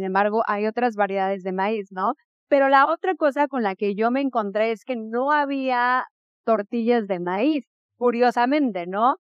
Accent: Toluca, State of Mexico, Mexico; yo soy de Toluca. Bueno, yo nací en Toluca

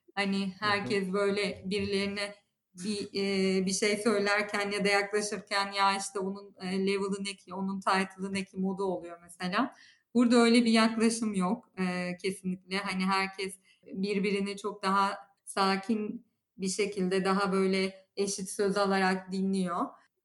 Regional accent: Aegean Region, Turkey; Hani ben Ege'ye yerleşmek istiyorum, memleketime dönmek istiyorum moduna geçebilirdim.

